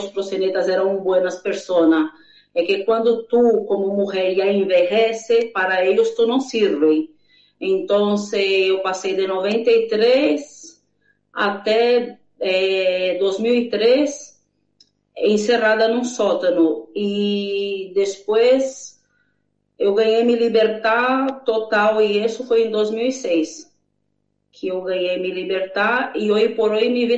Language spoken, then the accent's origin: Spanish; São Paulo, Brazil; Spanish is a second language; Yo soy de origen brasileña. Fui nacida y criada en una de las muchas favelas de Brasil, en la provincia de São Paulo. Mi familia, ellos son campesinos brasileños que fueron intentando una vida mejor en la ciudad grande.